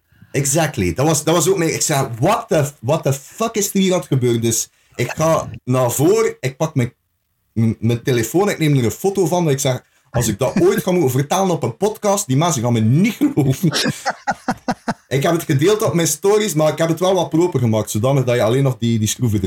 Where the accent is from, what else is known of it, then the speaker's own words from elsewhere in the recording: West Flanders, Belgium; ik ben zelf West-Vlaming. En West-Vlaanderen, dat is een beetje het Friesland van België. Weet wel, wij hebben ons eigen taaltje, we hebben ons dialect